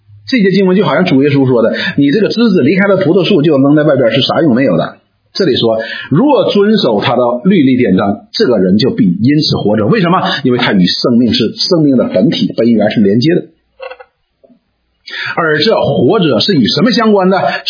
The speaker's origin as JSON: {"language": "Chinese", "country": "China", "lives_now": "Canada", "said": "我们似乎觉得我们是中国人哈，我们现在是不中国人不加拿大人的。"}